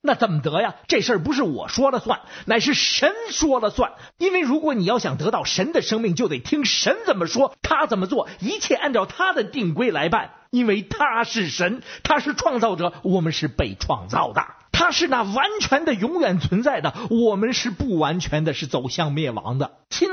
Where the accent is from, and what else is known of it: Beijing, China